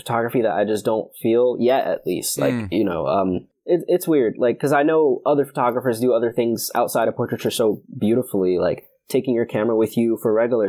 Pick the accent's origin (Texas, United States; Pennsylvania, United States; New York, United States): New York, United States; Brooklyn; now in Connecticut, United States; So mostly since I live in Connecticut, I'm from Brooklyn